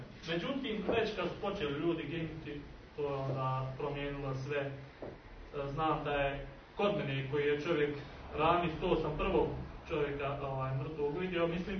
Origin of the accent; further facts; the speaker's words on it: Kamenica, Republika Srpska, Bosnia & Herzegovina; student sam tu na fakultetu elektrotehnike u Tuzli. Dolazim iz Kamenci, od Zvornika. Ja sam dosta mlad bio kad je počeo rat, ne znam, 3. razred, 82. godište.